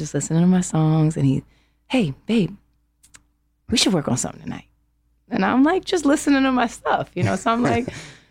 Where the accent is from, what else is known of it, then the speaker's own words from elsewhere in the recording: Harlem, New York, United States; But all of us together, three, one's from Brooklyn, one's from Bronx, I'm from Harlem, Lily's from like Virginia.